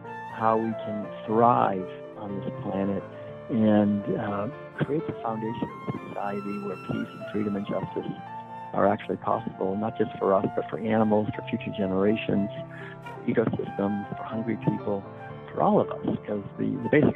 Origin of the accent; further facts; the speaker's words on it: Concord, Massachusetts, United States; being born and raised in Concord, Massachusetts, and not too far from Worcester, I learned to swim in Walden Pond